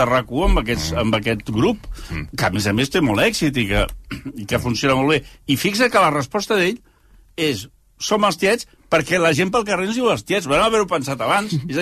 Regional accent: Catalonia, Spain; Tenim una tara genètica que com a catalans

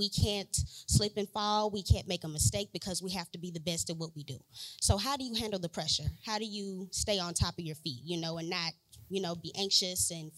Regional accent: Bernice, Louisiana, United States; I am a freshman, and I am from Bernice, Louisiana.

